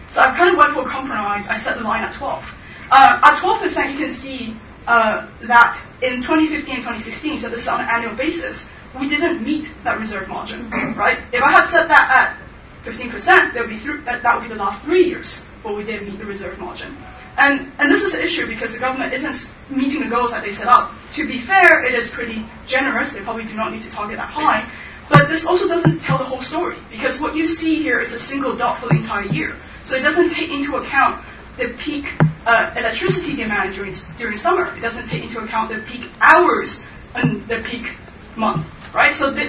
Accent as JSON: {"language": "English", "region": "London", "country": "United Kingdom", "said": "I come from London."}